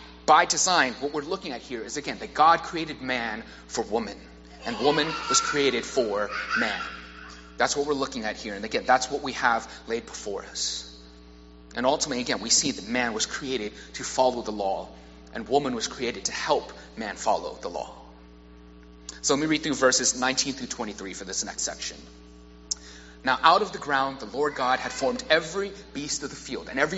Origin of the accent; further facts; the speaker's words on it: Alief, Texas, United States; because of how I grew up in Alief